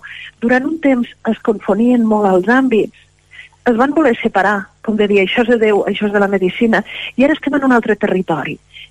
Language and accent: Catalan; Llardecans, Catalonia, Spain; Jo soc de Llardecans, jo crec que soc com molta gent de Lleida, que Lleida jo crec que és un terme ampliat amb tots els pobles que estem al voltant, i a part em sento molt de Llardecans.